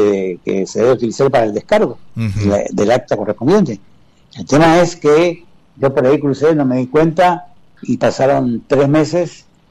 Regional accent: Misiones, Argentina; como buen argentino, buen misionero, yo vengo entrando a la localidad

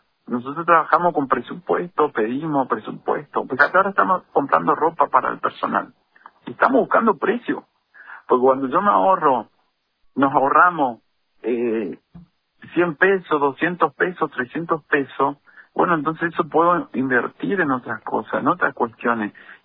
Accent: Posadas, Misiones, Argentina; born there; decirte que soy también de Posada, nací en Posada.

